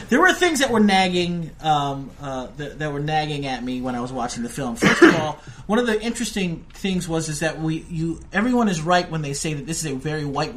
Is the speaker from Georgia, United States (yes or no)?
no; Los Angeles, California, United States; I've walked those streets before. I'm from L.A. I grew up in North Hollywood.